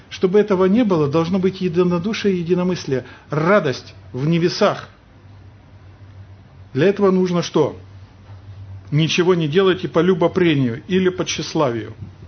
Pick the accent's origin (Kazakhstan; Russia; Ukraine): Kazakhstan; born there; also born or lived in Lithuania; я родился в Казахстане, учился в Литве, семья моя в Москве.